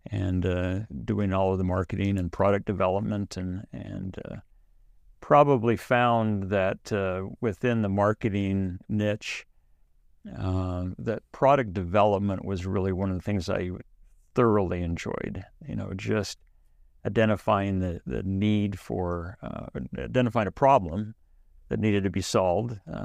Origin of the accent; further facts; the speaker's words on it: Utah, United States; and we thought, well, we're both from Utah. Let me take a trip to Utah and see if there's anything there of any interest.